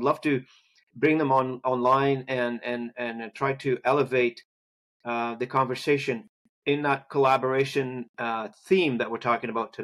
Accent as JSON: {"language": "English", "country": "Canada", "said": "I'd love nothing but to, as a Canadian, to give that a little bit more light."}